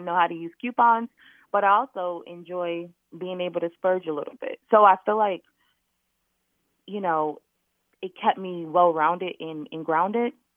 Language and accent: English; New York, United States; And I'm from New York, and New York is a very materialistic place to live in.